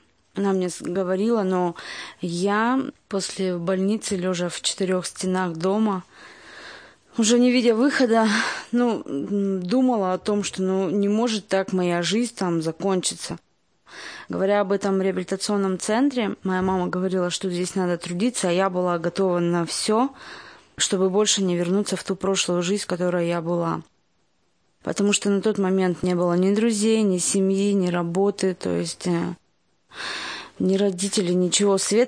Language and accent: Russian; Nizhny Tagil, Sverdlovsk Oblast, Russia; мне 30 лет. Родилась и выросла в Нижнем Тагиле.